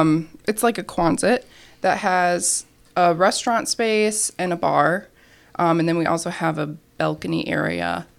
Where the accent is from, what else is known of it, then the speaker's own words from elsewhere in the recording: Okoboji, Iowa, United States; From like Okoboji, Iowa area.